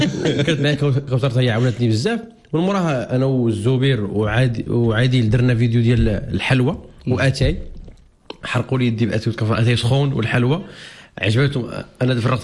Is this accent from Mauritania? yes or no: yes; Mauritania; انا من موريتانيا وانا كنتلاقى مع المغاربه.